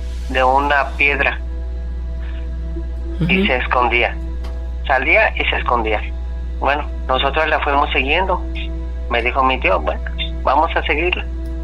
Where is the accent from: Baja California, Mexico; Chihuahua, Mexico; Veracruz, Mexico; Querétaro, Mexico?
Veracruz, Mexico; yo soy originario de Veracruz.